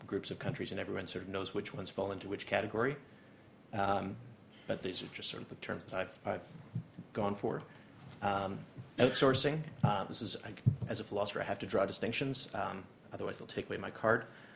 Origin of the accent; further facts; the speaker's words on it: Canada; As you can hear from my accent, I am from Canada.